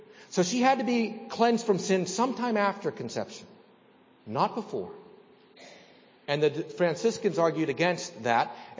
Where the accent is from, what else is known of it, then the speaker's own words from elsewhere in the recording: Pittsburgh, Pennsylvania, United States; Now, we're from Pittsburgh. We know what the Immaculate Reception is.